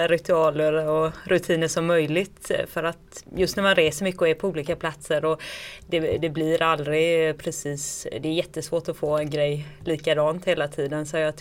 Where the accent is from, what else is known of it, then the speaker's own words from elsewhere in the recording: Kalmar, Kalmar County, Sweden; I Kalmar.